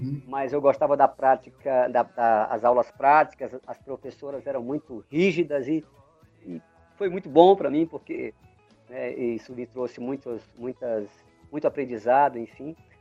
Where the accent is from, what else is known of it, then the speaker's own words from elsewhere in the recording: Mossoró, Rio Grande do Norte, Brazil; born there; Eu sou potiguar, eu sou do Rio Grande do Norte. Eu nasci em Mossoró, que é a segunda cidade do estado que tem ali, Rio Grande do Norte, que tem ali Natal como a capital.